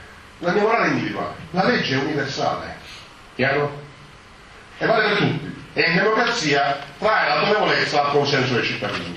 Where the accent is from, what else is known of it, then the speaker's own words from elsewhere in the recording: Sicily, Italy; siciliani siamo fortunatissimi, perché abbiamo la vecchia e la nuova. Abbiamo la vecchia perché siamo siciliani, abbiamo la nuova perché siamo globali.